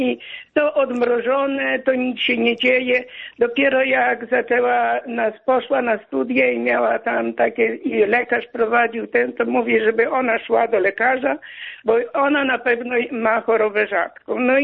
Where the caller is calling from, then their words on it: Podlaskie Voivodeship, Poland; bo ja z Podlasia dzwonię.